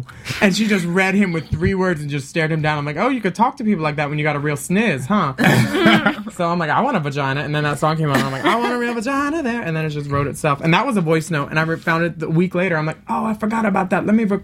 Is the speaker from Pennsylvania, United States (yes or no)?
yes; Philadelphia, Pennsylvania, United States; I'm from Philly, and boys like you make me miss that.